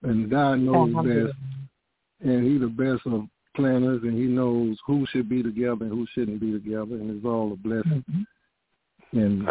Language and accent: English; St. Louis, Missouri, United States; I'm from St. Louis, Missouri.